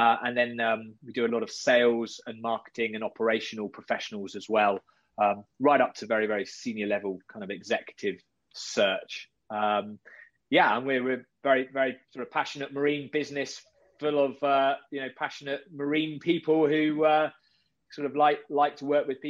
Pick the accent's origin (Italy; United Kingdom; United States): United Kingdom; Exmouth, South West England; And I'm originally from Devon, a place called Exmouth, great seaside town